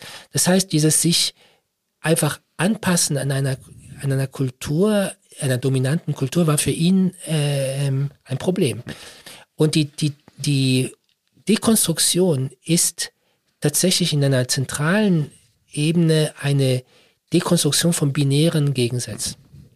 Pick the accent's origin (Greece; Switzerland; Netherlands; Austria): Switzerland; born there; Ich bin in der Schweiz geboren, aber mein Vater ist Italiener, meine Mutter war Deutsche, sie war protestantisch, aber irgendwie atheistisch, mein Vater war katholisch, aber irgendwie agnostisch.